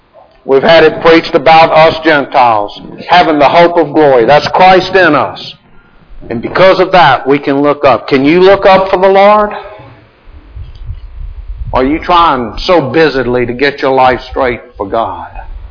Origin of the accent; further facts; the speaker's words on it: Louisiana, United States; Even though I'm from Louisiana, I can still do it.